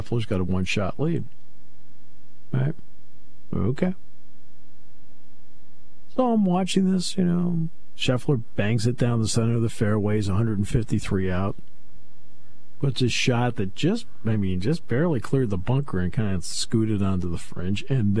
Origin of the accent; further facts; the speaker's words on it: Connecticut, United States; I grew up in Connecticut.